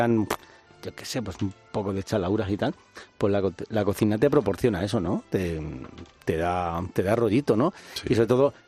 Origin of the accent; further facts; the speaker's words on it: Madrid, Community of Madrid, Spain; Yo soy un joven de Vallecas